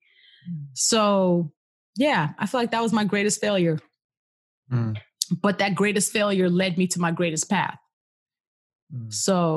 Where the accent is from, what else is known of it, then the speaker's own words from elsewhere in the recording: Nigeria; And born and raised in Nigeria.